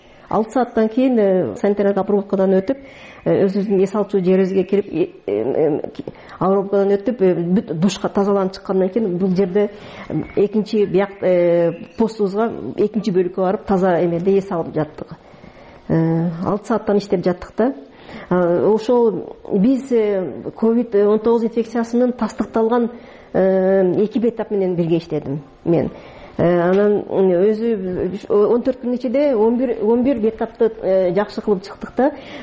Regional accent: Batken, Batken Region, Kyrgyzstan; Азыр 50 жаштамын. Баткенде төрөлүп, Баткенде өскөнмүн.

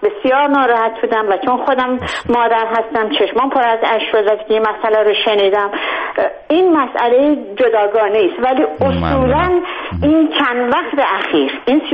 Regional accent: Ahvaz, Khuzestan, Iran; من خودم خوزستانی هستم و تمام تا 18-19 سالگی در احواز بزرگ شدم و تابستان ما برای فرار از گرمای خوزستان به تهران می اومدیم

